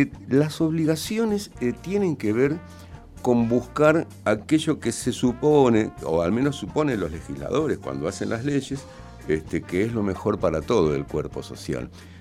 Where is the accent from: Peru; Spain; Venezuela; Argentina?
Argentina; nosotros conocemos de eso como argentinos y argentinas